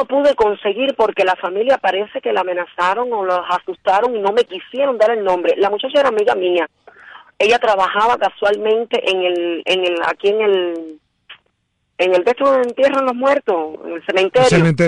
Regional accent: Cuba; como cubano y como que estoy aquí dentro del lobo.

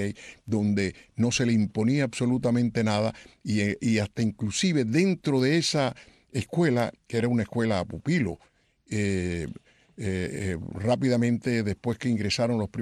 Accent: Vereda Nueva, Artemisa, Cuba; Yo estudié en la escuela pública hasta el quinto grado, en la escuela pública en mi pueblo, en Vereda Nueva

